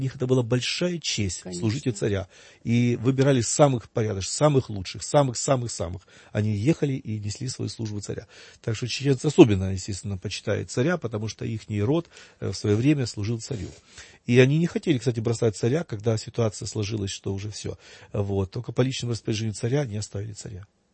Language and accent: Russian; Kyiv, Ukraine; Я сам киевлянин, и у нас в Киеве был такой случай.